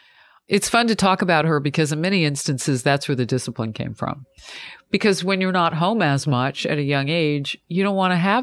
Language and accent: English; Atlanta, Georgia, United States; born there; On military bases, all over. I was born at Fort McPherson in Atlanta, Georgia.